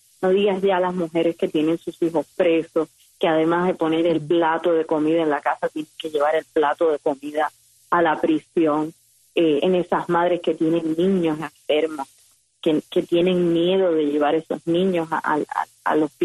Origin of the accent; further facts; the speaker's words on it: Cuba; y yo como joven cubana me siento sumamente honrada de pertenecer a esta comunidad